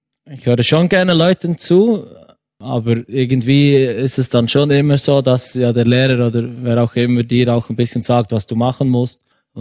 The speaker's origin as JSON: {"language": "German", "town": "Burgdorf", "region": "Bern", "country": "Switzerland", "tie": "born or raised there", "said": "ich bin ursprünglich aus Burgdorf. Das ist eine Stadt, heißt zwar Dorf, ist eine Stadt"}